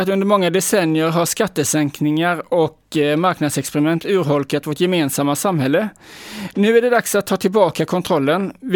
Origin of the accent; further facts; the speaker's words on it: Kronoberg County, Sweden; Och nere i Kronoberg där jag växte upp